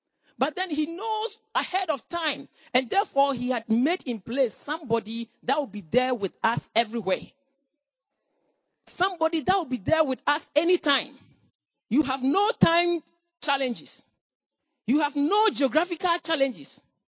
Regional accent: Ghana; I'm a Ghanaian. I'm from Ghana.

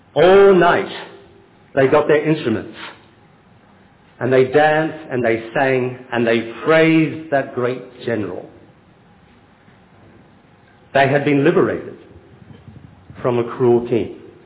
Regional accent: Australia; I come from Australia.

